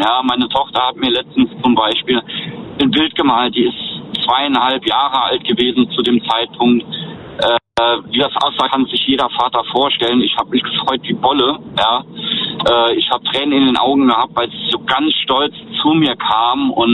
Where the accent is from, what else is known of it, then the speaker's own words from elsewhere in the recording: Rhineland-Palatinate, Germany; Ich komme aus der Eifeler Ecke, Nähe Nürburgring.